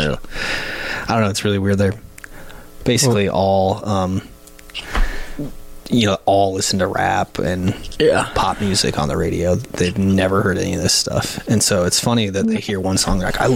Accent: Iowa, United States; Yeah, growing up in Iowa, that was not something you.

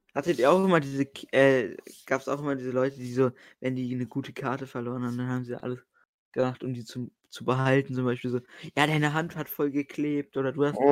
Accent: Hamburg, Germany; ich bin 17, ich komme aus Hamburg

